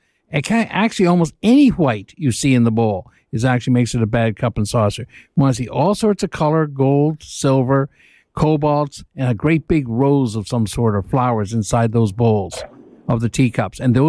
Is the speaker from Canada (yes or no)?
yes; Canada; maple leaf, as much as I'm Canadian, I love that.